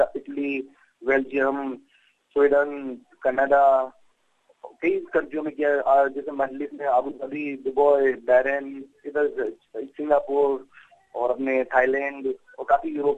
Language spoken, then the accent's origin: Hindi; Rajasthan, India; और हम राजस्थान से बिलोंग करते हैं